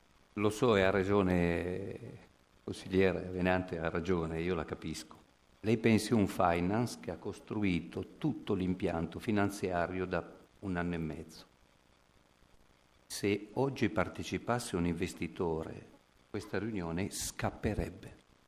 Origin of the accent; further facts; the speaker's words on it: Turin, Piedmont, Italy; io mi rendo conto, da torinese, ripeto